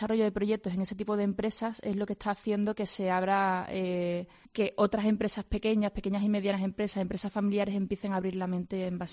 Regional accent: Andalusia, Spain; estoy muy orgullosa de ser andaluza.

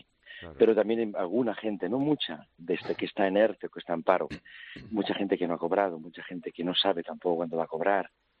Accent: Madrid, Community of Madrid, Spain; also born or lived in Cuenca; desde que era muy chico en Madrid. Lo que pasa es que he estado en muchos sitios y he cogido acentos un poco de varios.

